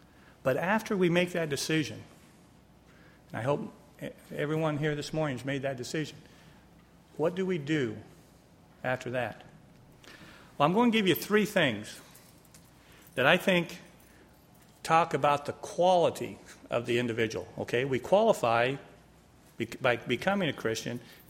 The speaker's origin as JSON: {"language": "English", "town": "Polk City", "region": "Iowa", "country": "United States", "tie": "born or raised there", "said": "Well, I grew up in Polk City, Iowa. Not too far from here."}